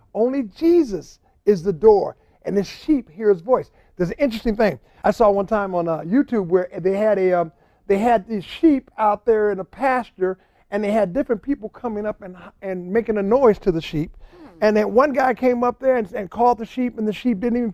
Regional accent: California, United States; born there; I was born in California.

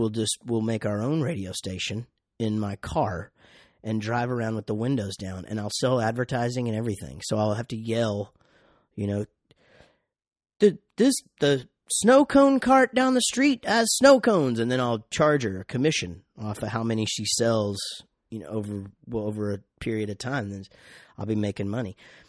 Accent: Wichita Falls, Texas, United States; But I grew up in Wichita Falls, Texas, and we had this the first snowball machine trailer guy that was there for years.

